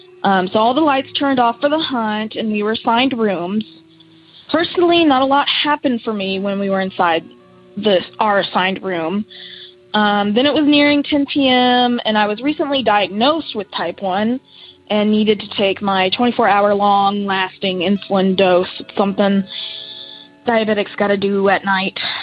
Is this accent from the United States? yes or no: yes; Kentucky, United States; from Kentucky.